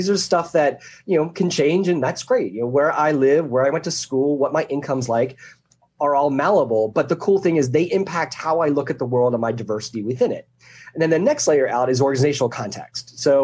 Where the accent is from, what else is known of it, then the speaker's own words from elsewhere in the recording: Philadelphia, Pennsylvania, United States; I grew up in Philadelphia area and that was kind of our thing.